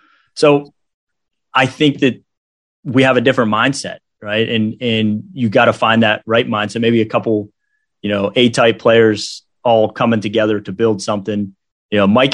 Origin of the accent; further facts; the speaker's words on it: Pennsylvania, United States; We grew up together. We're from Western Pennsylvania. Our parents are still really good friends.